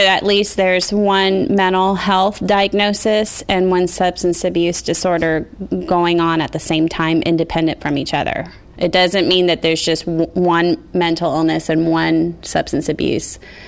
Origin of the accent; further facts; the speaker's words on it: Ocala, Florida, United States; born or raised there; also born or lived in Puerto Rico